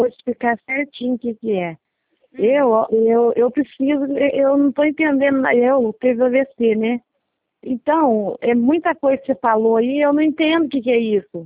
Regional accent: Bragança Paulista, São Paulo, Brazil; born there; O documento fala que é Pedra Bela, mas é que eu nasci em Bragança Paulista, mas é Pedra Bela que está no documento.

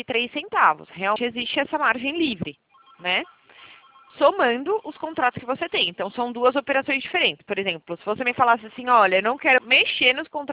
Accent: São Paulo, Brazil; eu sou de São Paulo, mas eu faço atuação a nível Brasil.

